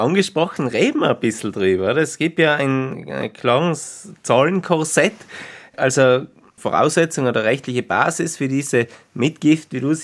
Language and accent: German; Tyrol, Austria; born or raised there